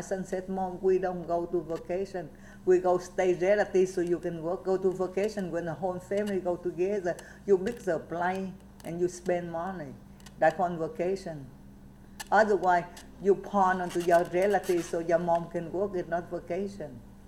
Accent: Vietnam; English is a second language; sometimes when I come home from Saigon, go to school from Saigon, sometimes if I fly then I don't see it. That sometimes if I take a bus, then I can see on. See, my country very beautiful.

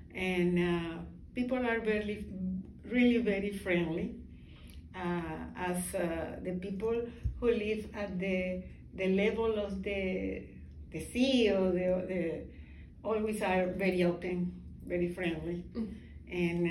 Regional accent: Zulia, Venezuela; Well, my hometown is the second city, the main city in my country.

